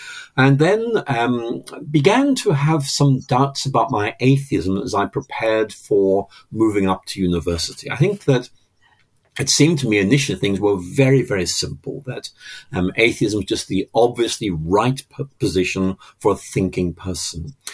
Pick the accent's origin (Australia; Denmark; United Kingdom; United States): United Kingdom; Northern Ireland; born there; I was born in Northern Ireland back in 1953, which is a long time ago. My family were conventionally religious